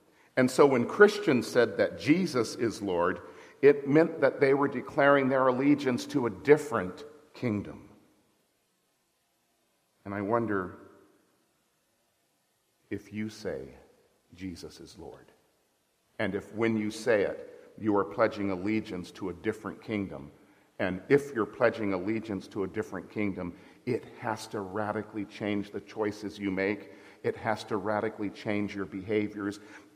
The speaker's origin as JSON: {"language": "English", "town": "Accra", "region": "Greater Accra", "country": "Ghana", "tie": "born or raised there", "said": "my parents were missionaries in West Africa. And I remember growing up in Accra, Ghana."}